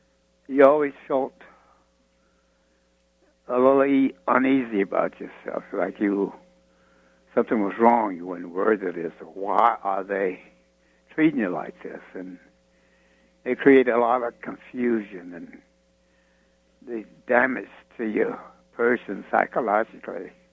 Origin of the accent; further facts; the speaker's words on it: the South, United States; because I was raised in the South, and I was subject to all the Jim Crow laws of the South.